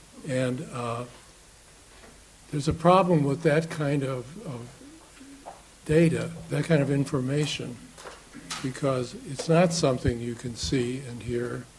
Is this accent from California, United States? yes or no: no; Chicago, Illinois, United States; I only know about American politics from growing up in Chicago and then living in a succession of cities that were run by Democratic machines.